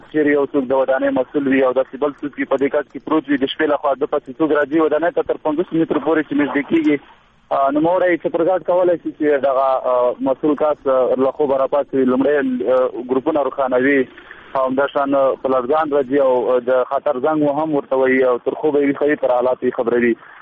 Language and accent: Pashto; Khost, Afghanistan; موږ یوازې د خوست خلک نه یو، موږ ټول افغانستان خلک یو.